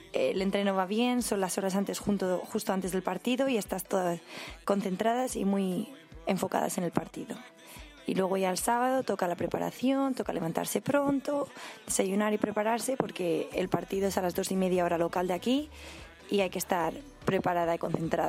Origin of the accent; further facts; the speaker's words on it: Madrid, Community of Madrid, Spain; now in Boise, United States; soy de Madrid, de España, y actualmente juego para la Universidad de Boise State en Idaho